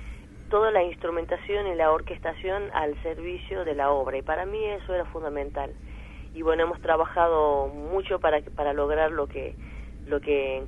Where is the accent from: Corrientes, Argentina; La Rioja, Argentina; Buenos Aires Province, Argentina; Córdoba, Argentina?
La Rioja, Argentina; now in Buenos Aires, Argentina; Soy mamá, soy riojana viviendo en Capital y bueno, hay cuestiones que tienen que ver con el desarraigo, con mirar la nueva ciudad de donde vivo con otros ojos y mirar también mi tierra con otros ojos.